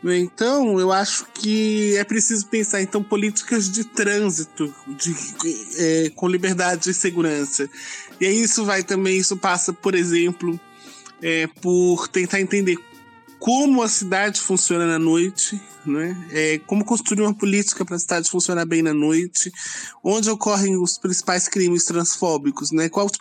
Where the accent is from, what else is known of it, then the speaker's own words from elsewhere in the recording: São Paulo, Brazil; Porque eu sou paulista e moro no Ceará